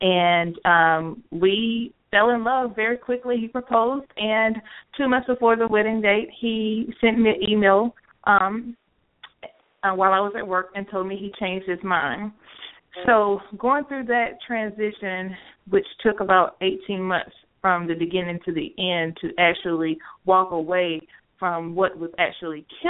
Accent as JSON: {"language": "English", "town": "Rockingham", "region": "North Carolina", "country": "United States", "lives_now": "Charlotte, United States", "said": "I do reside here in Charlotte, but I am from Rockingham, North Carolina, which is a small town away from Charlotte."}